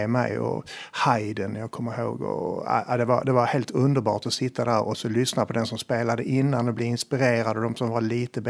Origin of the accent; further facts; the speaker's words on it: Malmö, Skåne, Sweden; Jag är född och uppvuxen i Malmö, har bott där i princip hela mitt liv.